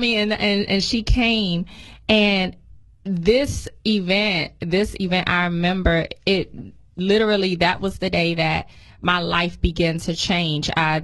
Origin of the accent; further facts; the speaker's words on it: Washington, District of Columbia, United States; I grew up in Washington, D.C. I'm a product of the D.C. public school system.